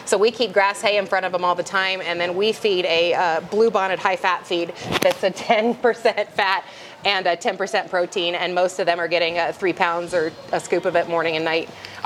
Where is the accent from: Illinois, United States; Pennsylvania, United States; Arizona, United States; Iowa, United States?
Iowa, United States; now in Oklahoma, United States; We came from Iowa originally, which is also ag but less animals.